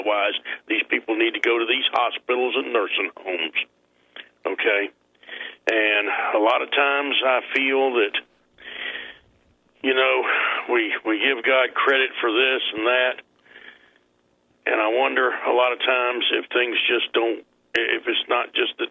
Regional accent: Savannah, Georgia, United States; I'm from Savannah. Telling me you can't eat shellfish is like telling a man in the desert you can't have water.

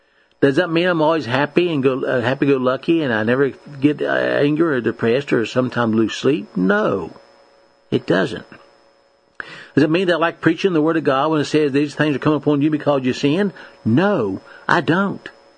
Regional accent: Monterville, West Virginia, United States; from down the holler in West Virginia. Born and raised in Monterville, West Virginia. A son of a coal miner.

